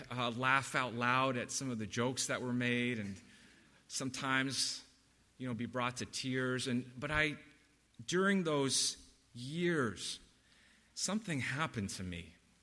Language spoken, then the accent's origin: English; California, United States; I'm a Californian, so I've been praying with the brothers before meetings and just realizing how appealing this southern drawl is.